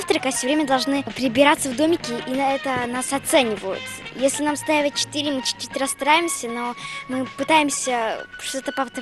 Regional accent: Saratov, Saratov Oblast, Russia; Я приехала из Саратова, узнала про этот лагерь через интернет и решила сюда приехать.

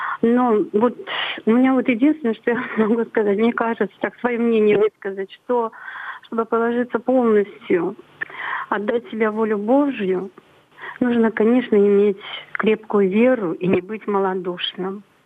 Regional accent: Bashkortostan, Russia; я из Башкирии.

